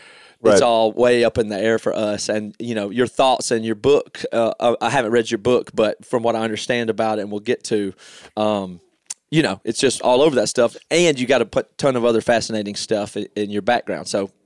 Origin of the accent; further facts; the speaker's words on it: South Carolina, United States; now in Seattle, United States; Well, I've been here 20 years. I just hadn't lost my accent. But we come from we came from a rural part of South Carolina.